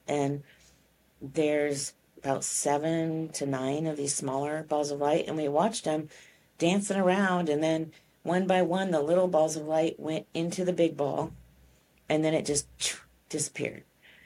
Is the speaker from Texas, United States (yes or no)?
yes; Texas, United States; We're from Texas. So, you know, we say hi to everybody who walks by.